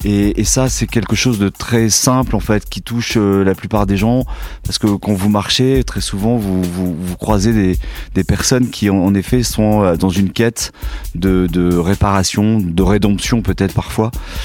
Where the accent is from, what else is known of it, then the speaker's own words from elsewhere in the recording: Nouvelle-Aquitaine, France; je suis issu du Limousin. J'ai passé mon enfance à la campagne.